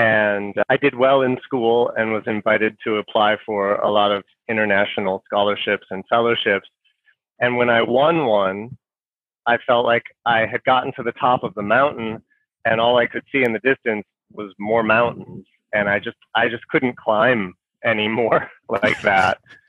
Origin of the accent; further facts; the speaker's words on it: United States; I mean, when I grew up in America in the 1980s